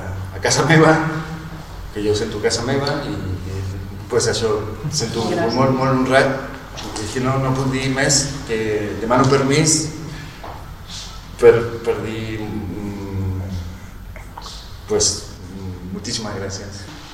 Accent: Sitges, Catalonia, Spain; also born or lived in Chile; Perquè aquest poble m'ha acollit des que tenia un any. Jo vaig néixer a Xile, però aquest poble és forma part del meu ADN a tot nivell.

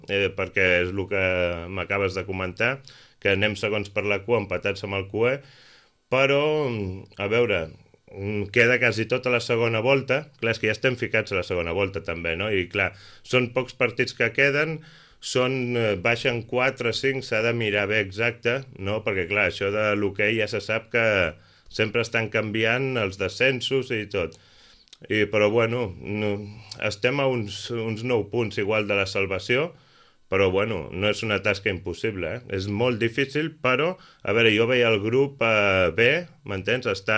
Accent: Calafell, Catalonia, Spain; Jo sóc de Calafell i, a veure, ja fa més de 10 anys que vaig començar allà

